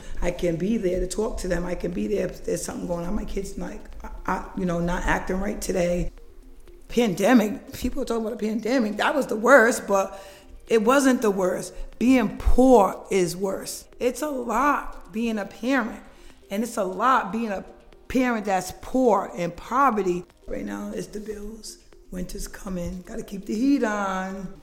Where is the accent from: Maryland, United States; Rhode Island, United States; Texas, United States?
Rhode Island, United States; Providence; I'm from Providence, Rhode Island, and I'm a mother of four.